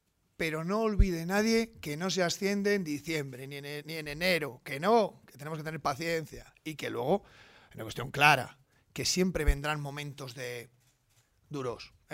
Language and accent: Spanish; Salas, Castile and León, Spain; Y luego, que soy de aquí, ¿eh? Que soy de aquí al lado, ¿eh? Que soy de Salas.